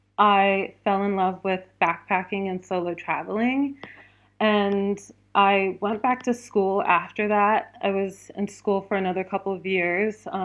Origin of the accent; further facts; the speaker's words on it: Columbia, Maryland, United States; to all come to this area of Maryland. And I feel like because of growing up in Colombia